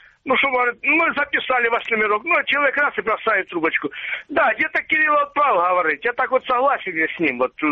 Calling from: Donbas, Ukraine; Добрый вечер, Виктор, Донбасс.

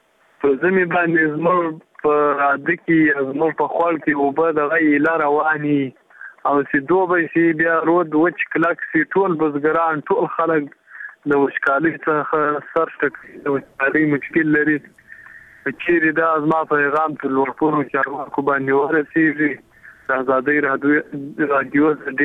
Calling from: Zabul, Afghanistan; د زابل ولایت نه خبره درسر کوم

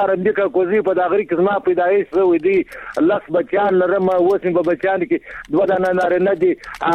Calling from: Kot, Nangarhar, Afghanistan; د کوټ سم د کوټ سم ټلیفون کړی

